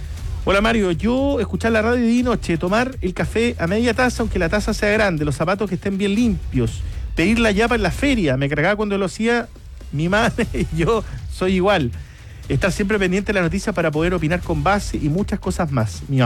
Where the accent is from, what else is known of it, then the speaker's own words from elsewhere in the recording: Chile; somos chilenos